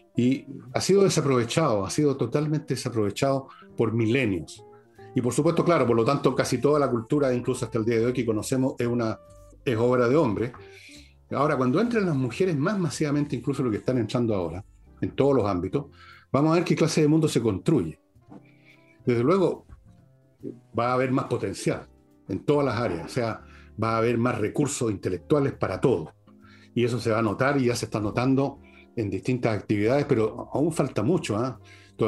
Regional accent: Chile; Como muchos chilenos, yo creo que se acordarán de esto del el vino con agua.

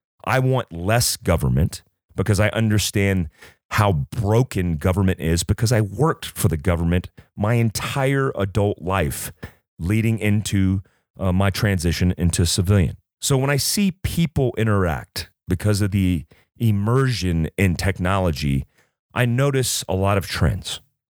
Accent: United States; One, I am an American. I am proud to be an American.

